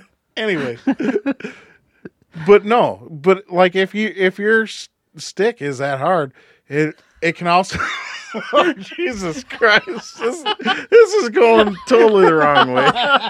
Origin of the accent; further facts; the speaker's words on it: Minneapolis, Minnesota, United States; I was poor guy from South Minneapolis.